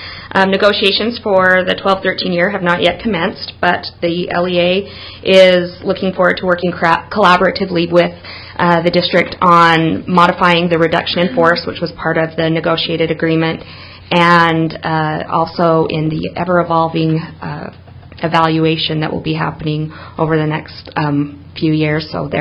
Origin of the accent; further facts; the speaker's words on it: Utah, United States; I'm actually almost kind of local. I grew up in Box Elder County and graduated from Utah State, so it's great to be home.